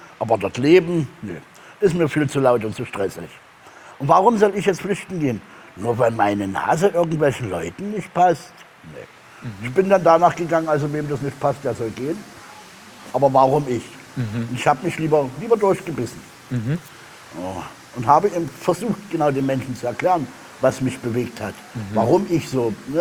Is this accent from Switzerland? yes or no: no; Saxony-Anhalt, Germany; ich stamme auch nicht wirklich aus Sachsen, ich komme eigentlich aus Sachsen-Anhalt, bin durch mehrere Bundesländer gereist. Aber es kam dann die Liebe dazwischen, die mich dann in Sachsen festgehalten hat.